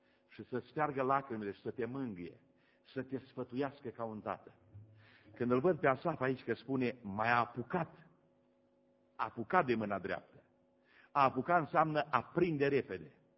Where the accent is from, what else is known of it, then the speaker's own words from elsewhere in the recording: Romania; Când a văzut însă că sunt român, a început în limba românească